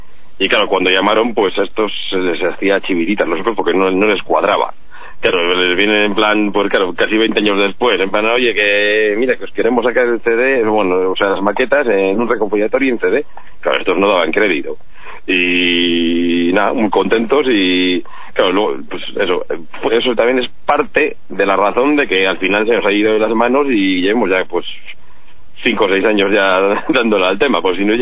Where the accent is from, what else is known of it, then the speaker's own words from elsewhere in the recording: San Ignacio, Basque Country, Spain; porque claro, yo soy de San Ignacio